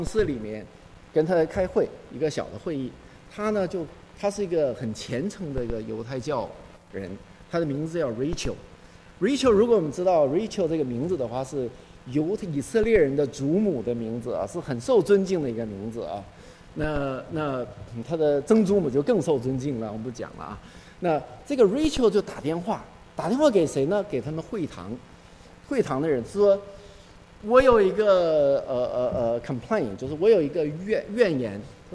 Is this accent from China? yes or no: yes; China; 我是生在国内长在国内的啊